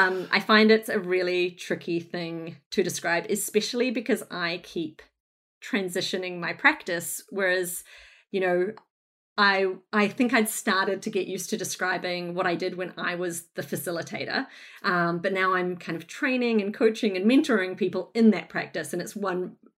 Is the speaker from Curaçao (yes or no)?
no; Northland, New Zealand; now in Brunswick, Australia; But I hail from Northland in New Zealand, Aotearoa, where I was very fortunate to grow up and get educated and work for a little bit.